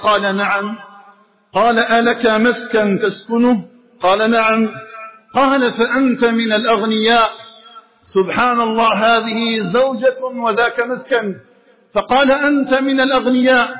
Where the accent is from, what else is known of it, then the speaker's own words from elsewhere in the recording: Algeria; أن يجعل بلدنا الجزائر آمنا مطمئنا